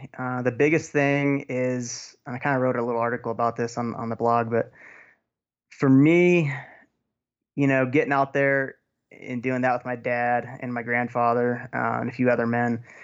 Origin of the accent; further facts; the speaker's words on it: Washington, United States; moved away as an adult; now in Montana, United States; I grew up in Western Washington, grew up hunting black-tailed deer rifle, and then kind of came over to Montana on a whim on a scholarship for school